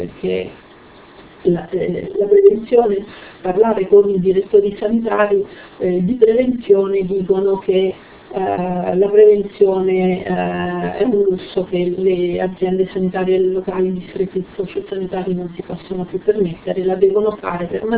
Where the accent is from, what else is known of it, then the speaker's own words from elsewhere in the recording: Rome, Lazio, Italy; io sono di Roma, se nessuno si sente offeso